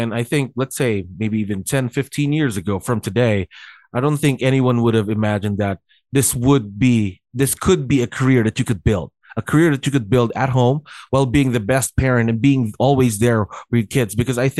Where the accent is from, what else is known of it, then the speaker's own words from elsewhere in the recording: Baguio, Cordillera Administrative Region, Philippines; We have the versions of that up here up north because I'm from Baguio City.